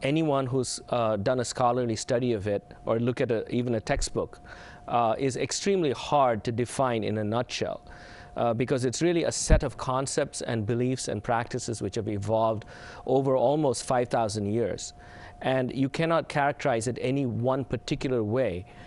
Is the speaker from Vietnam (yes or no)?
no; India; I grew up in India among Hindus and learned about Hinduism just by watching and growing up with friends and also in class. And I grew up as a Christian